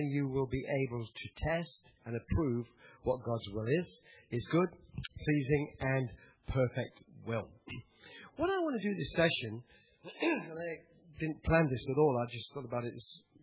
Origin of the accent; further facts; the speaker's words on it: Nottingham, East Midlands, United Kingdom; born there; I come, as you've heard, as you tell, from the UK. I was born in Nottingham.